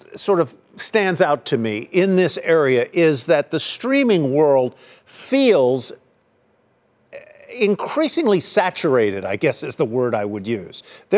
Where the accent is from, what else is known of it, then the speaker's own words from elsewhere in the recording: Philadelphia, Pennsylvania, United States; I grew up in Philly. We only had one baseball team, right? It was the Phillies.